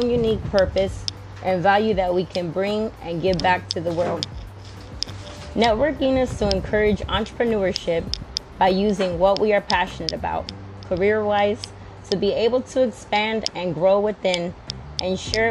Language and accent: English; California, United States; I'm from California, and we'll talk about the rest another time.